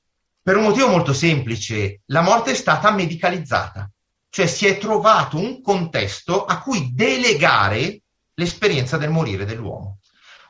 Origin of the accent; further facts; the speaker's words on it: Cuggiono, Lombardy, Italy; Io da bambino mi ricordo nel mio paesino di Cuggiono